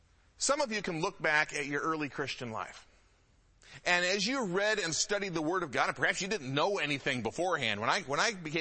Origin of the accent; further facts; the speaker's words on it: Detroit, Michigan, United States; I grew up in the Metro Detroit area